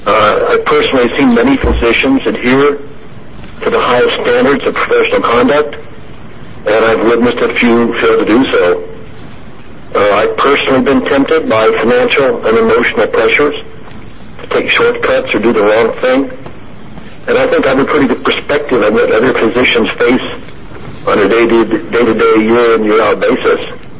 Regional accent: Medford, Oregon, United States; I'm from Medford.

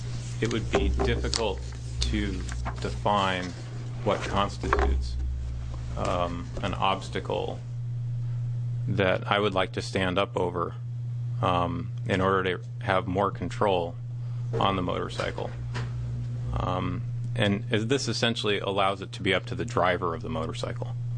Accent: Eugene, Oregon, United States; I'm from Eugene, Oregon.

